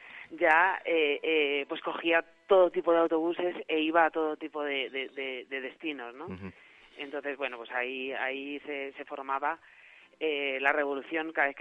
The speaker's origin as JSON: {"language": "Spanish", "town": "Maderuelo", "region": "Castile and León", "country": "Spain", "lives_now": "Aranda de Duero, Spain", "said": "yo vengo de Campo de San Pedro, de Maderuelo, un pueblecito en Segovia, pero vivo actualmente en Aranda de Duero, en Burgos."}